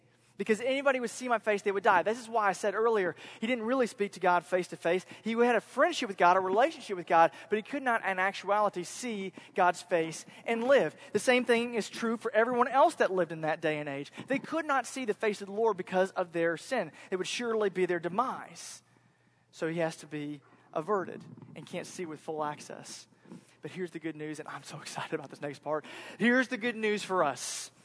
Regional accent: Florida, United States; I grew up in Central Florida. I grew up an hour away from the beach.

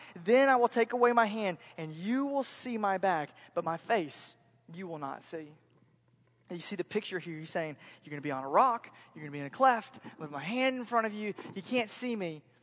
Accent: Florida, United States; I grew up in Central Florida. I grew up an hour away from the beach.

